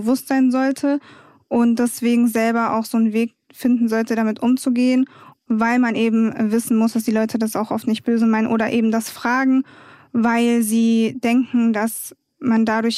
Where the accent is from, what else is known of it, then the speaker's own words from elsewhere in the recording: Wiesbaden, Hesse, Germany; also born or lived in Munich; ich komme aus München, ich bin da geboren, dann nach Wiesbaden gezogen mit meiner Mutter und hier aufgewachsen